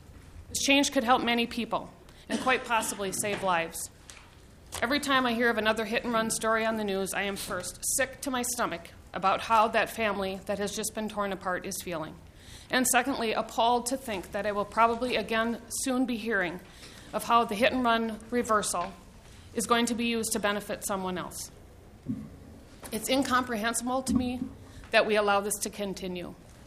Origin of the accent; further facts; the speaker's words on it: St. Louis Park, Minnesota, United States; I'm from St. Louis Park, Minnesota.